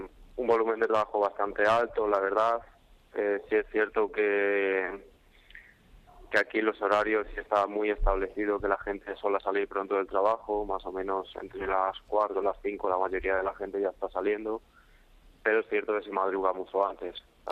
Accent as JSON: {"language": "Spanish", "town": "Madrid", "region": "Community of Madrid", "country": "Spain", "lives_now": "Colombia", "said": "Yo de Carabanchel."}